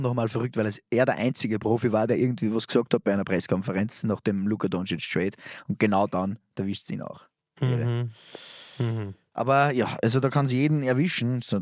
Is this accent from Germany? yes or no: no; Austria; weil ich bin Österreicher und wir sind die Besten. Wir haben die besten Berg zum Skifahren, wir haben die besten Skigebiete